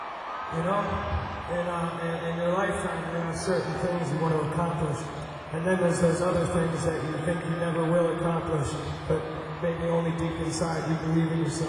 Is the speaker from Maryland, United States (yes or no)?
yes; Rockville, Maryland, United States; We come from Rockville, Maryland. It's good to be in New York.